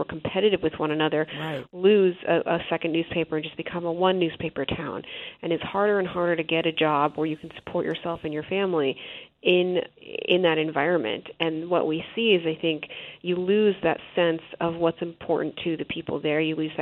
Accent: Arizona, United States; I grew up in Arizona, and if I think back to the Arizona Republic in my childhood, it was even the physical paper itself was bigger.

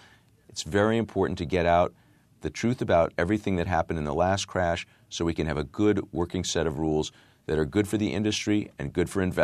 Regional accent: Manhattan, New York, United States; I'm an impatient guy. I'm from Manhattan.

